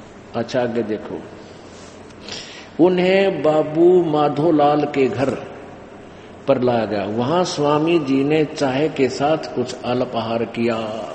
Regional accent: Dhanana, Haryana, India; तो हमारे गांव है धनाणा, पहले रोहतक में था, जिला सोनीपत में

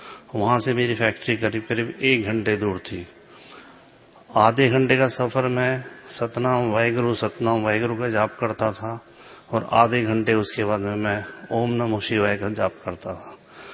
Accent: Pune, Maharashtra, India; मैं पुणे से आया हूँ, महाराष्ट्र से।

